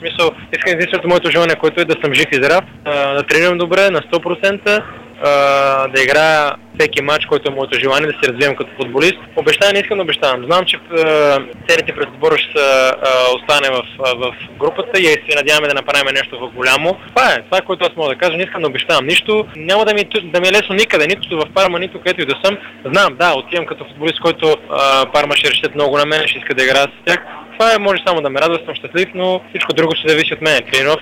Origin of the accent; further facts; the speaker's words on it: Italy; also born or lived in Bulgaria; Все пак пълната ми живот е минал в Италия, аз съм израснал в Италия.